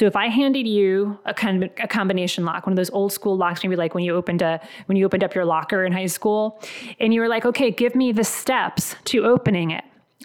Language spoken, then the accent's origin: English; New England, United States; I was born and raised in New England, lived here for most of my life, brief stint in the Philadelphia area.